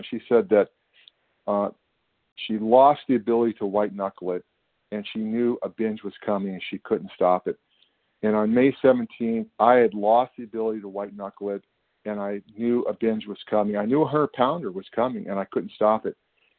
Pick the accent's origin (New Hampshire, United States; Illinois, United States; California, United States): California, United States; Good morning. … I'm from California.